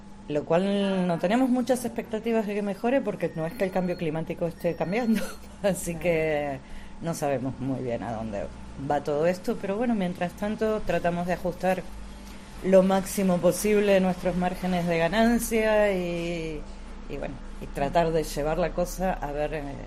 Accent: Argentina; now in Spain; La verdad es que nosotros vinimos para aquí desde Argentina con intención de cada uno de nosotros buscar trabajo en lo nuestro

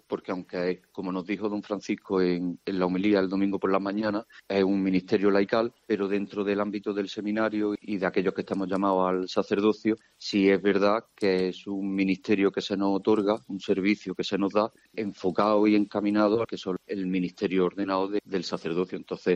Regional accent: Armilla, Andalusia, Spain; Pues yo soy de natural de Armilla. Tengo 40 años y estoy en 5º de teología.

